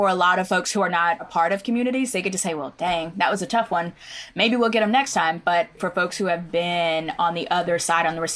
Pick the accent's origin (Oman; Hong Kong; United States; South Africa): United States; Oklahoma; So many of the stories, a lot of them mirror my own growing up in Oklahoma